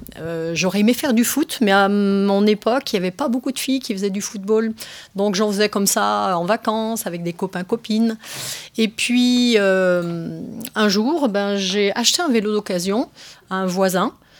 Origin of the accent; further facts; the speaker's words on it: Saint-Étienne, Auvergne-Rhône-Alpes, France; j'ai 56 ans, j'habite à Terre-Noire, je suis née à Terre-Noire, donc c'est un quartier de Saint-Étienne.